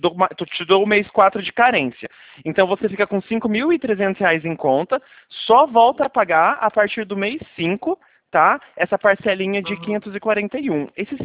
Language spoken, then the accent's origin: Portuguese; São Paulo, Brazil; como eu sou de São Paulo, eu não sei o horário de funcionamento das agências daí.